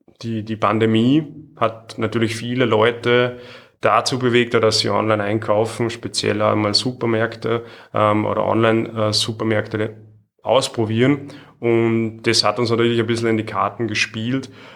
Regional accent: Salzburg, Austria; Ich bin aus Salzburg

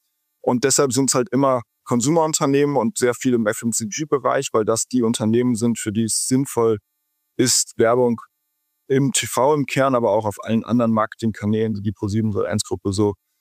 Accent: Rhineland, Germany; bin eigentlich Rheinländer. Bin zum Studium in Maastricht gelandet und mit einem kleinen Ausflug nach Vancouver.

